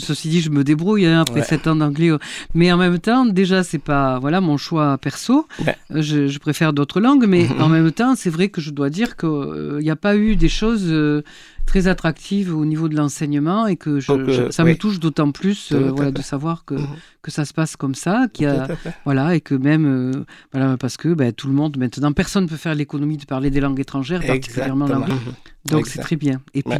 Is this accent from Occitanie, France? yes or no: yes; Montpellier, Occitanie, France; sans être vraiment chauvine, puisque je suis montpelliéraine, y compris de naissance